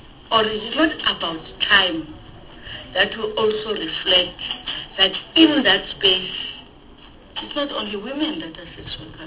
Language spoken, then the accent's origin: English; Eastern Cape, South Africa; I'm coming from the Eastern Cape, and I sit in the structure of the Eastern Cape in terms of the Party of Health.